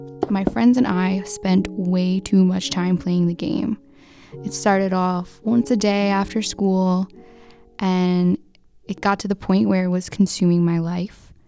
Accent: New York, United States; I was from New York and he was from California.

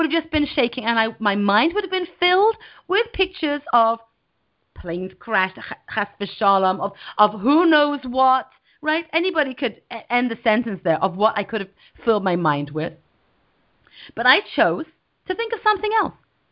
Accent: England, United Kingdom; And I'm from England, I don't know if you can tell, but I really like a nice cup of tea.

